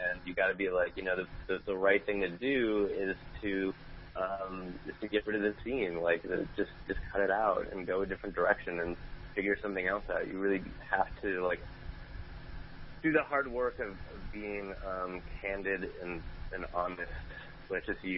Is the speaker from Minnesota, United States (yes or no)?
yes; Minnesota, United States; I tell you, I grew up in Minnesota, so, like, I know, like, the Midwest.